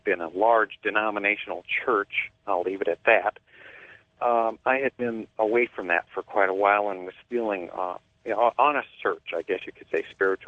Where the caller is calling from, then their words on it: Akron, Ohio, United States; I'm calling from Akron, Ohio.